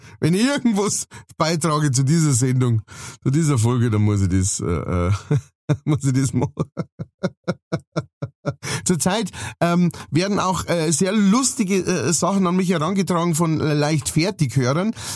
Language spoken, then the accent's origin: German; Straubing, Bavaria, Germany; jetzt gibt's in Straubing, meiner Heimatstadt